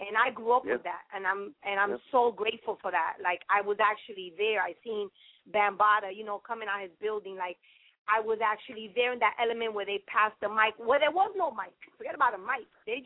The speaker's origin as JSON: {"language": "English", "region": "New York", "country": "United States", "tie": "born or raised there", "said": "I remember, you know, growing up in Watson and escaping from my mother. I was about maybe 12, around 12, 13 at the time. We used to go up to Bronx River."}